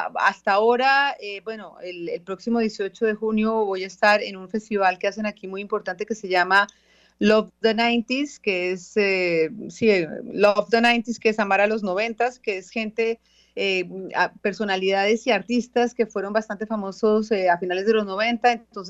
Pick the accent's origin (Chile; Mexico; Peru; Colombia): Colombia; moved away; es mi gente, es mi patria, y aunque yo ya me fui hace muchos años, pues sigo siendo súper colombiana.